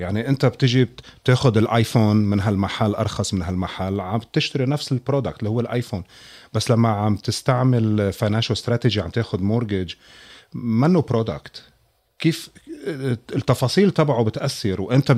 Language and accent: Arabic; Beirut, Beirut Governorate, Lebanon; moved away as an adult; now in Houston, United States; فأنا خلقت وربيت ببيروت وعشت الحرب اللبنانية.